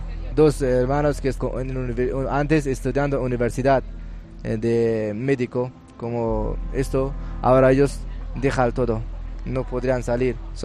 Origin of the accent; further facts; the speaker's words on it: Herat, Afghanistan; Spanish is a second language; moved away as an adult; now in Spain; soy de Afganistán. Y hace 6 o 6 y media meses que llevo a España.